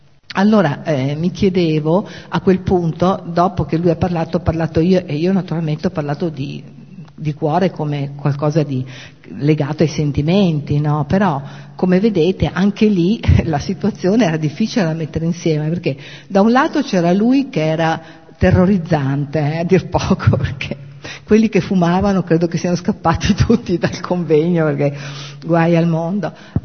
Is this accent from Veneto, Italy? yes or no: yes; Padua, Veneto, Italy; perché per metà sono bolognese, quindi è un pochino terra anche mia, anche se vengo da Padova.